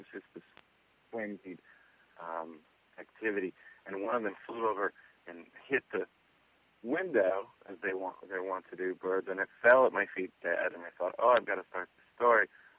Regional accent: San Antonio, Texas, United States; I grew up outside of San Antonio, Texas in the 70s

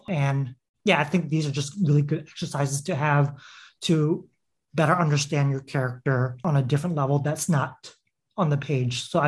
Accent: Washington, D.C., District of Columbia, United States; I planned to set it in my hometown of Washington, D.C., but I really felt a wall there.

